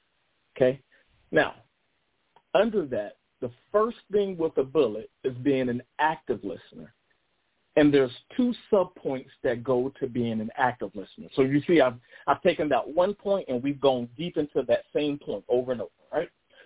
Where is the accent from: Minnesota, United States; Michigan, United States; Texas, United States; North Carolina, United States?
North Carolina, United States; when I was growing up as a kid, we had, in my hometown, we have one of the dopest bands in the land.